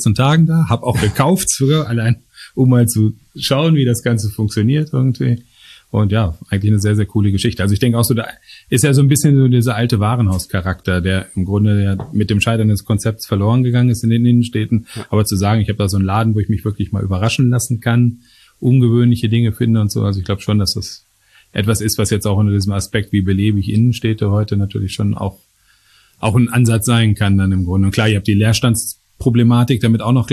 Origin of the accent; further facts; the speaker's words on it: Bochum, North Rhine-Westphalia, Germany; Also ich kann mir hier in meiner Heimatstadt Bochum beispielsweise